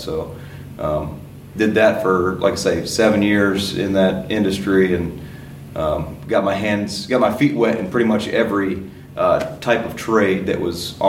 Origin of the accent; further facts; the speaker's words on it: North Carolina, United States; Okay, so yeah, I'm actually from North Carolina